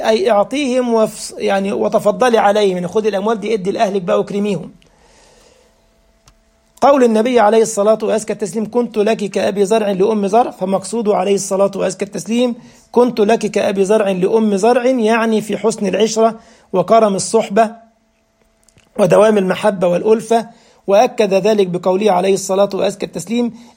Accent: Egypt; اللي بيسموه عندنا في مصر مدملكة

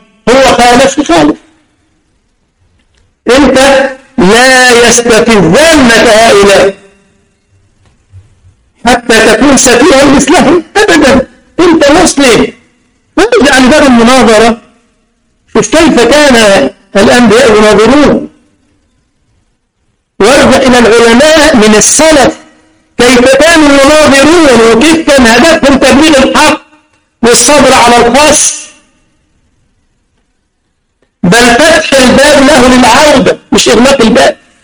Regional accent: Egypt; زي ما قلت لكم والله انا سيدي اخ خطيب مسجد عندنا في مصر

